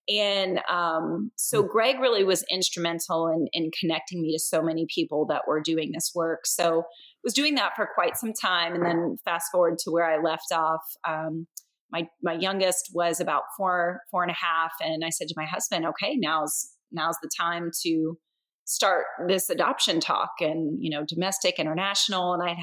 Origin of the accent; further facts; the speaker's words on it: Florida, United States; So I grew up in South Florida, Christian family, going to church.